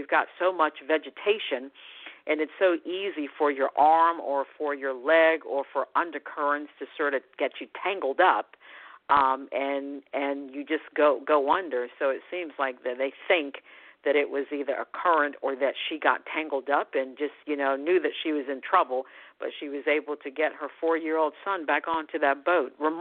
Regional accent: United States

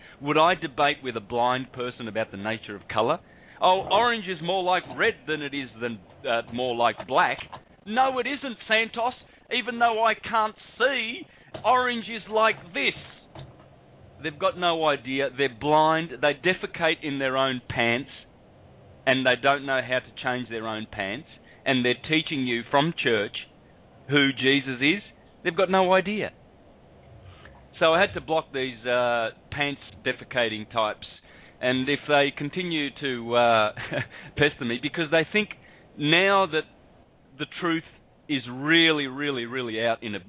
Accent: Calabria, Italy; For a start, I come from Calabria, and, you know, we don't, we've got hard heads down there, and we don't take no crap.

